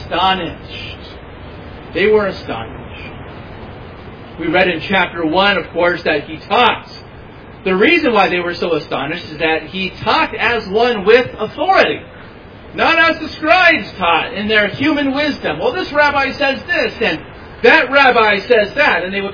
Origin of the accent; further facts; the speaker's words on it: Los Angeles, California, United States; If you're not from here, I'll say, well, I'm from Southern California. You know a little bit about Southern California. I'll say, well, I'm from Los Angeles.